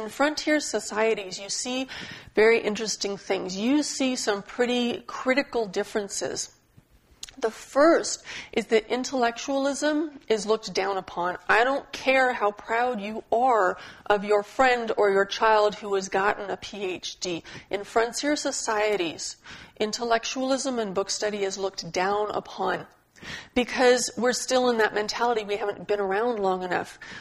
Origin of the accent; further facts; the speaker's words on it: Albany, California, United States; also born or lived in Portland, Oregon; I was raised in Albany in a high school that was maybe 40% white, 60% people of color, and we had families from, I think, 160 countries.